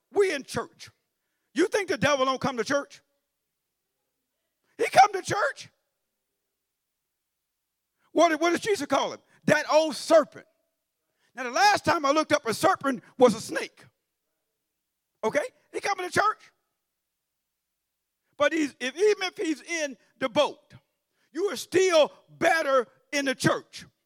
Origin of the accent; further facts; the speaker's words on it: Louisiana, United States; I grew up in Louisiana.